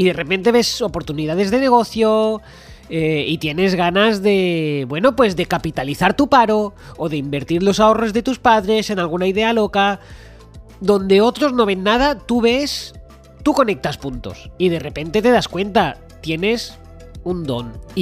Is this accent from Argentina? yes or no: no; Santa Coloma de Gramenet, Catalonia, Spain; sabiendo que soy de Santa Coloma de Gramanet, de un barrio obrero, de un barrio de familia obrera?